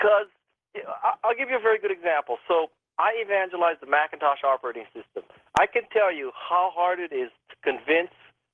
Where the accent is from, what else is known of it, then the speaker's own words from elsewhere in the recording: Hawaii, United States; So I'm from Hawaii.